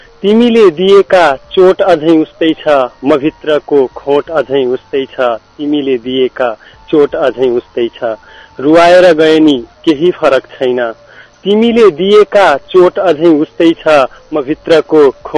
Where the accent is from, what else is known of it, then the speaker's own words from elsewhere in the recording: Lumbini Province, Nepal; now in Nepalganj, Nepal; मेरो घर चाहिँ बर्दिया हो। म अहिले चाहिँ नेपालगंजबाट